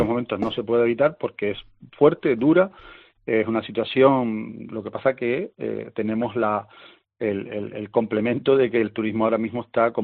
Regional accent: Canary Islands, Spain; Y también como canario

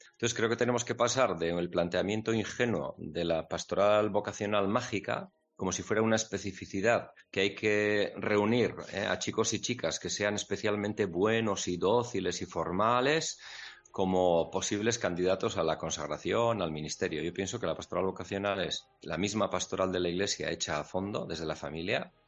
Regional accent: Navarre, Spain; Y como yo hablo euskera y soy de una zona manifiestamente, culturalmente muy vasca, en lo cultural, pues en Pamplona era otro bicho raro.

